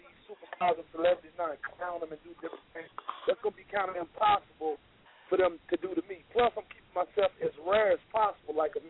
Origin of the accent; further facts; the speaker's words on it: Leland, United States; is like a gift and a present for my hometown. Like, I truly apologize for leaving y'all.